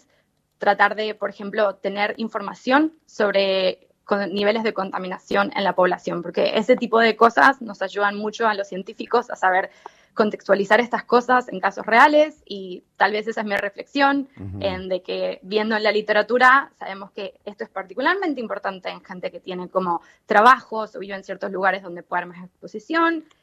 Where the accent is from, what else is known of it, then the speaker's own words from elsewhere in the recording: Mendoza, Argentina; soy mendocina, sí, pero estudié en Quilmes, en Buenos Aires.